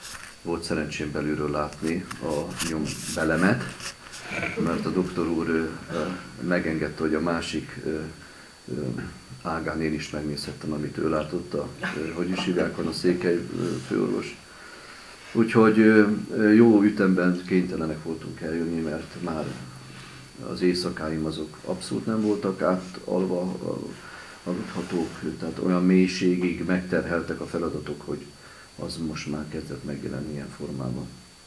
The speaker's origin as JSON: {"language": "Hungarian", "town": "Alcsút", "region": "Fejér", "country": "Hungary", "said": "Hát én Fejér megyei vagyok, alapvetően Alcsúti. Édesapám még ott lettek hívő emberek a régi Betániában"}